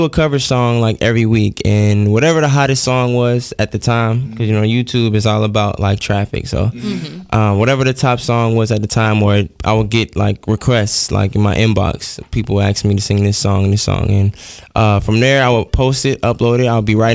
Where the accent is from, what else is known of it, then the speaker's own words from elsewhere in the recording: Fort Lauderdale, Florida, United States; I'm from Fort Lauderdale, Florida.